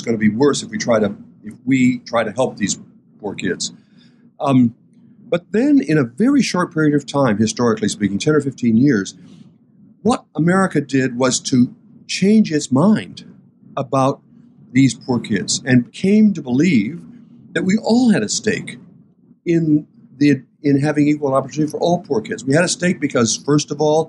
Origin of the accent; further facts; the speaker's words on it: Port Clinton, Ohio, United States; When I was growing up in Port Clinton